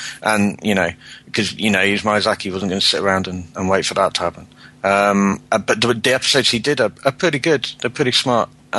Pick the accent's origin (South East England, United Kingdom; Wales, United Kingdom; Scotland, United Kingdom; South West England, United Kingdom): South West England, United Kingdom; Bristol; I come from Bristol and Bristol is one of the places where dubstep was invented